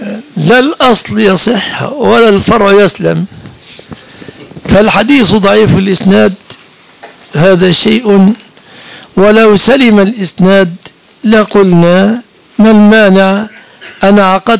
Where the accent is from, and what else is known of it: Egypt